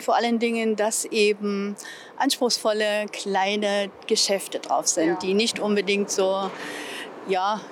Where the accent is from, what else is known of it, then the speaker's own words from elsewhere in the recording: Erfurt, Thuringia, Germany; Ich bin Erfurter, wohne seit 10 Jahren jetzt hier